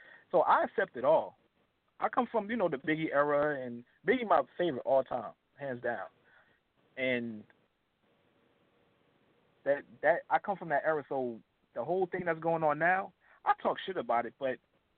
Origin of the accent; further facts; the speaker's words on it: California, United States; I had a Raiders jacket. I had a Raiders Scully. Yeah, I was from Cali.